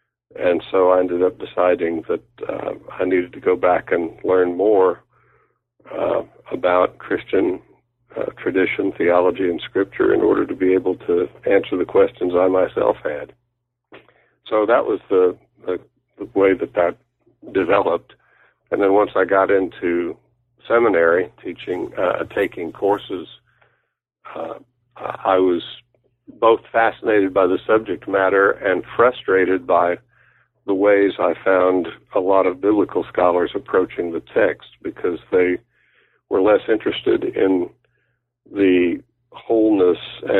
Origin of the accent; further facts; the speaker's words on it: Oklahoma, United States; I grew up in Oklahoma, went to an Episcopal day school as a high school student